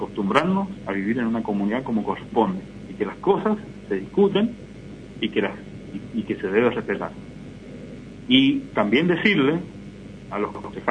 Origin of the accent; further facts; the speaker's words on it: Malargüe, Mendoza, Argentina; born there; Punto dos, yo nací en Malargüe y le puedo asegurar que yo voy a caminar tranquilo, Malargüe